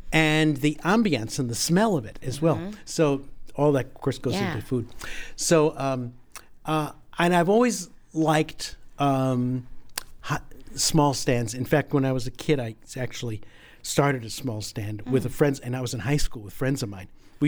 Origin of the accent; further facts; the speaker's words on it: New Jersey, United States; also born or lived in New York; I'm from New York. Okay. I grew up in New Jersey, but I was a little teeny kid.